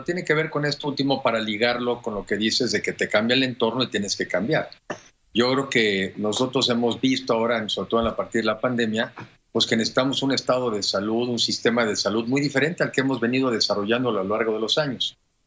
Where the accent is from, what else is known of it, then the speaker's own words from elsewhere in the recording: Mexico; por el solo hecho de ser mexicanos